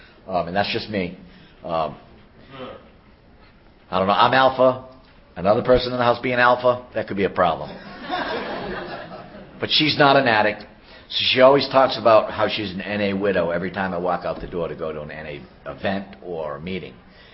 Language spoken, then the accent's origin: English; Boston, Massachusetts, United States; accent: Boston; So the best thing you might get out of this meeting is my accent. You know, if you learn anything here today, other than we don't pronounce our R's in Boston, good for you.